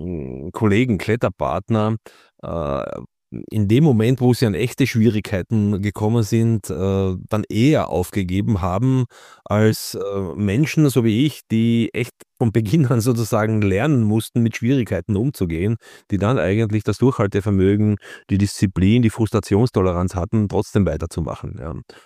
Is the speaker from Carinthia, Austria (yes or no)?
yes; Carinthia, Austria; Also ich bin in Kärnten geboren und habe das Klettern in den Grenzbergen zu damals Jugoslawien, heute Slowenien begonnen, dann in den Karawanken.